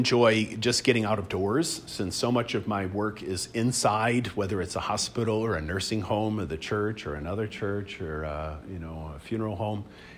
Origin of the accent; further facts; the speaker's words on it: Flint, Michigan, United States; So, you know, I am from Flint originally, and our pastor from the time I was 1 year old until I was 17 years old was Father Matthew J. Fidua, who is still alive.